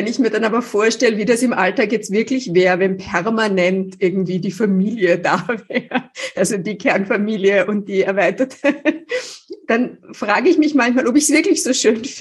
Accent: Austria; ich bin in Österreich aufgewachsen, in eine komplett österreichische Familie hinein.

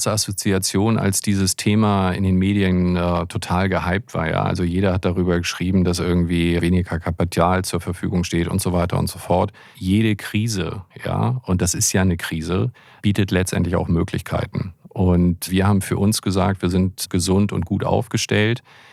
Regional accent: Hamburg, Germany; ich bin ja Hamburger

